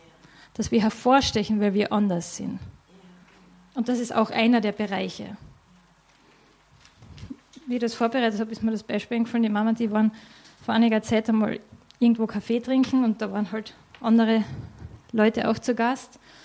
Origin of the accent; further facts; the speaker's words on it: Austria; Ich darf es sagen, weil ich bin ja selber Österreicherin.